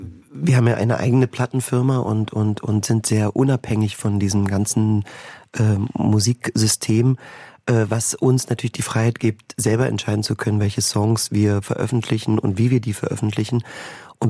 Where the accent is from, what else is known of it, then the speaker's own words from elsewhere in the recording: Magdeburg, Saxony-Anhalt, Germany; dann kam 1990 meine erste Sprechrolle im Großen Haus dann schon in Magdeburg, wo ich aufgewachsen bin.